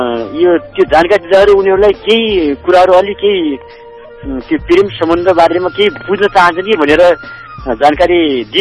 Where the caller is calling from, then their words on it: Khagenkot, Karnali Province, Nepal; हजुर जागरकोट खगेनकोटबाट